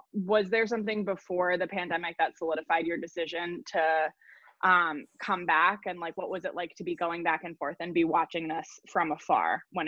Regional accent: Connecticut, United States; I grew up in Connecticut, so like an hour outside the city.

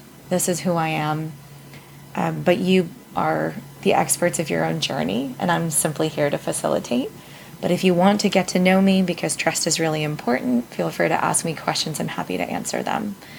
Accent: United States; I can understand the difficulty coming from a South Asian background and growing up in the United States

